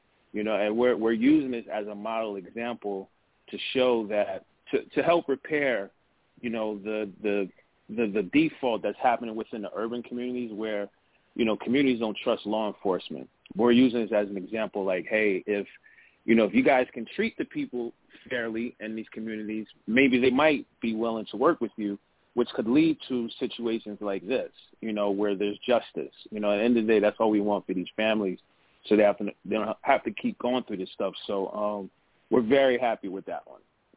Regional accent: Queens, New York, United States; I've covered the … case. I'm from Queens.

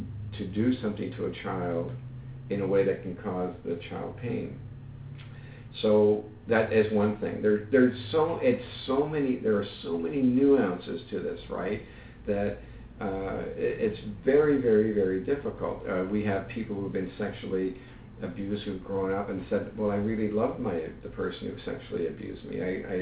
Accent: Kirkland Lake, Ontario, Canada; I was born in Northern Ontario, Kirkland Lake. I grew up in Canada, I'm Canadian

